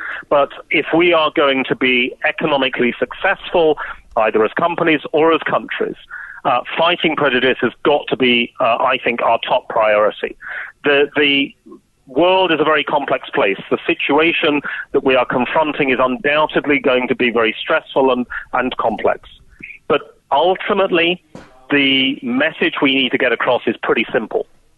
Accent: United Kingdom; you know, now being British, I mean, the British don't like challenge as a general rule.

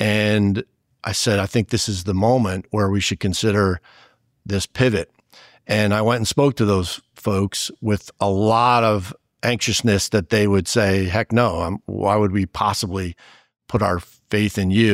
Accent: New York, United States; I grew up in New York. I grew up around some really beautiful architecture

